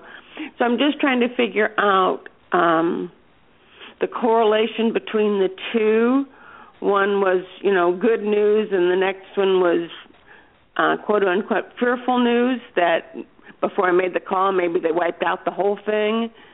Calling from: Sebring, Florida, United States; from Sebring.

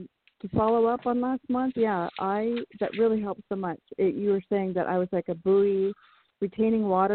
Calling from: California, United States; I am in Bay Area, California, so no winter, one of the few areas without Arctic blast.

